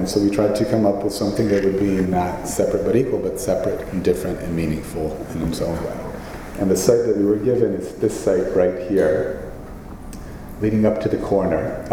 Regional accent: United States; And as an American, that phrase felt difficult for me

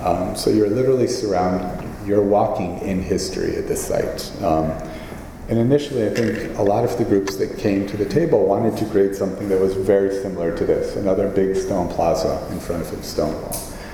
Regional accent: United States; And as an American, that phrase felt difficult for me

